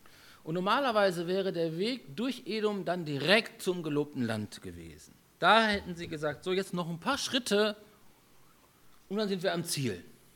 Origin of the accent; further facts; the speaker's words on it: Bad Salzuflen, North Rhine-Westphalia, Germany; auf dem Rückweg nach Hause, also nach Ostwestfalen, wo ich herkomme, aus Bad Salzuflen